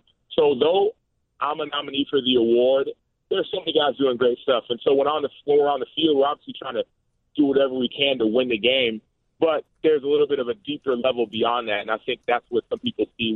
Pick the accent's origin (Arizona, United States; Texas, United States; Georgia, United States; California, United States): Texas, United States; In fact, even though I grew up in Texas, my brother, he was the first one in … to play football